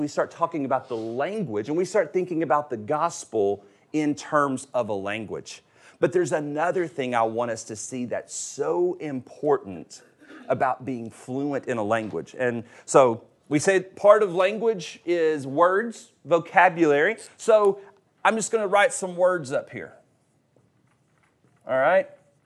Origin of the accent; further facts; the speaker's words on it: Tennessee, United States; Told you I was from Tennessee.